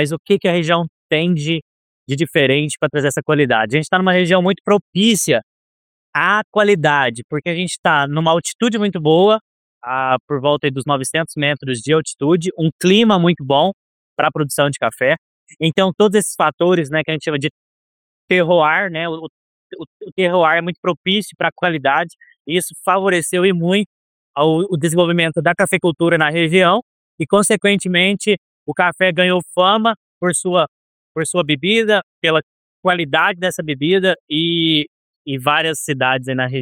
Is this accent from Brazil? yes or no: yes; Ribeirão Corrente, São Paulo, Brazil; eu sou aqui de Ribeirão Corrente, nasci aqui. Ribeirão Corrente, para quem não conhece, Ribeirão Corrente é uma cidade muito pequena, mas ela fica do lado de Franca, bem do lado mesmo, a 20 quilômetros de Franca